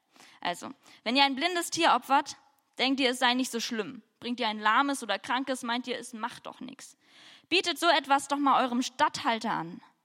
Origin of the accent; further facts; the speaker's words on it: Germany; accent: German; habe ich bestimmt mit meinem deutschen Akzent nicht so hebräisch ausgesprochen